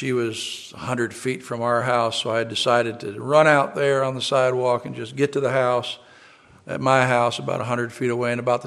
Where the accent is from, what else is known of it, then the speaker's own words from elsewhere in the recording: New York, United States; I grew up in near Buffalo, New York, and we would lift up the garage door